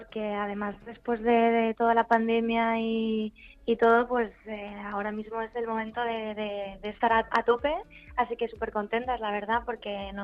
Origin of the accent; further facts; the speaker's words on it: Madrid, Community of Madrid, Spain; now in Ibiza, Spain; somos de Madrid, nacimos ahí y hemos vivido ahí siempre.